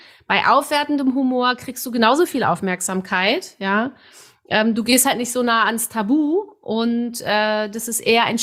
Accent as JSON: {"language": "German", "region": "Berlin", "country": "Germany", "said": "Ich komme aus Berlin"}